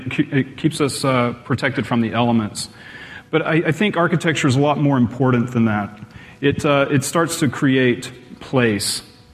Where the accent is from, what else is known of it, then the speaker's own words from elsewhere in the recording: Texas, United States; I grew up here in Texas around the Dallas-Fort Worth area